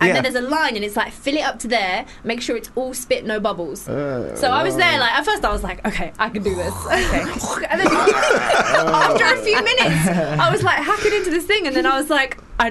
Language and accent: English; England, United Kingdom; dude, I'm English, I don't know.